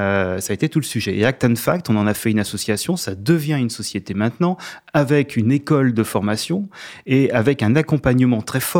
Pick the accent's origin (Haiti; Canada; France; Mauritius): France; Calais, Hauts-de-France; born there; Je suis né à Calais.